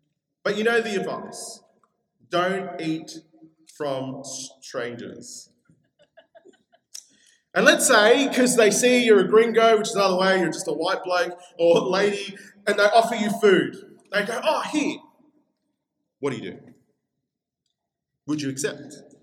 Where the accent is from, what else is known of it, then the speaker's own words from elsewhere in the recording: Peru; you'll know a little bit that I'm from Peru.